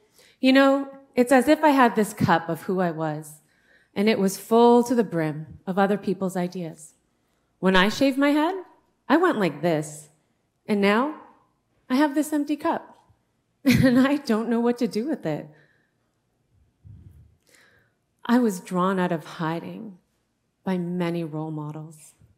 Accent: India; placed on me as a female, placed on me as an Indian woman.

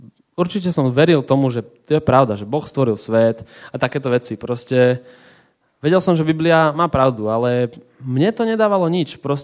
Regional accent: Zemianske Kostoľany, Trenčín Region, Slovakia; also born or lived in Bojnice; narodil som sa v Bojniciach. Pri zoologickej. To slovičko pri je tam dôležité. Väčšinou ľudia si myslia, že som zo zoologickej, ale bolo to len kúsok odtiaľ. 8 rokov som žil v Zemianskych Kostolanoch, kde sme mali domček

